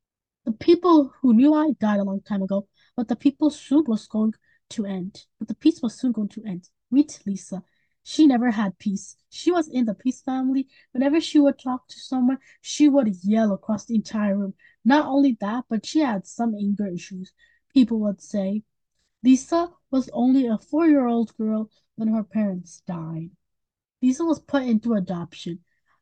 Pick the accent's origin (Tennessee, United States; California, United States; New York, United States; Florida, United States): New York, United States; Hudson; I'm 10 years old, and I'm also from Hudson.